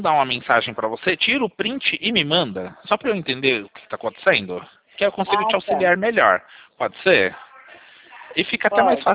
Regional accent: Sorocaba, São Paulo, Brazil; eu sou de Sorocaba

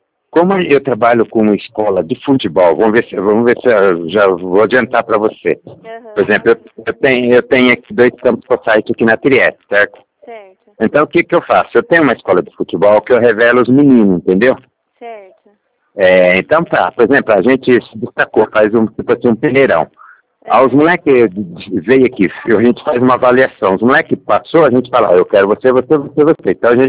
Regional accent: Jarinu, São Paulo, Brazil; Eu sou de Jarinu.

